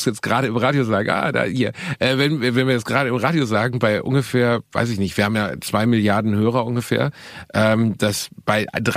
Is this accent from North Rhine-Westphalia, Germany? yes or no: yes; Gelsenkirchen, North Rhine-Westphalia, Germany; Ey, guck mal, ich bin in Gelsenkirchen aufgewachsen.